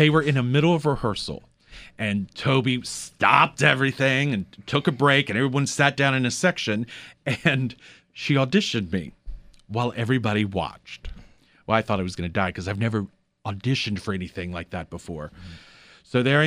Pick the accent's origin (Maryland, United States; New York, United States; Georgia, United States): Maryland, United States; Gaithersburg; I grew up in Montgomery County.